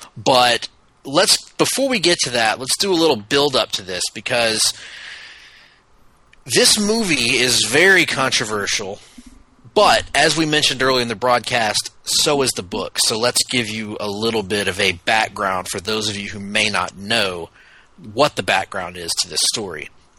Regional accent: Dothan, Alabama, United States; now in Vancouver, Canada; because we're in Vancouver, of course, but there in my hometown of Dothan, Alabama.

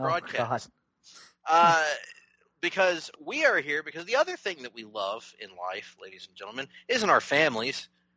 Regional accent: the South, United States; We love it, Nick. We're from the South. We can't help it.

